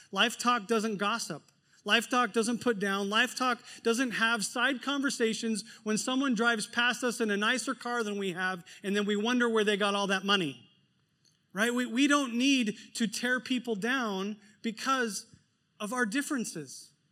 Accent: United States; moved away; learning to become a local in this culture, you know, 6 years in. But because my mindset is so different as an American

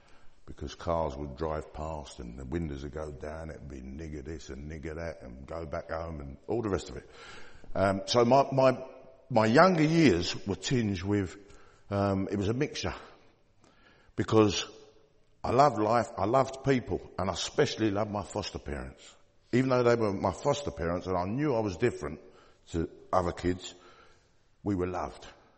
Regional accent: Dagenham, London, United Kingdom; also born or lived in Paddington; So I was born in Dagenham. Well, actually, I was born in Paddington, St. Mary's Hospital, Paddington, in 1959. But as a baby, I grew up in Dagenham.

